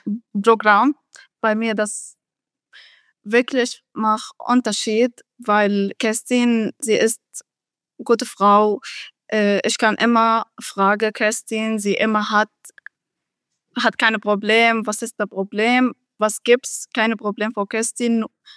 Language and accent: German; Syria; German is a second language; moved away as an adult; now in Germany; ich komme aus Syrien, ich bin 20 Jahre alt und ich hatte gekommen nach Deutschland vor 2 Jahren.